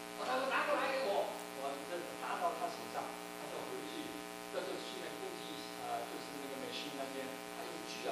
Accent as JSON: {"language": "Chinese", "country": "Hong Kong", "also_born_or_lived": "Taiwan", "said": "我是香港来的，又是台湾来的，"}